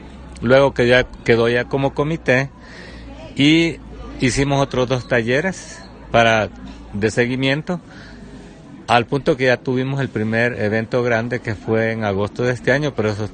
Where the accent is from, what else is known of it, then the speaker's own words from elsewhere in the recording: El Salvador; Yo como salvadoreño no lo hago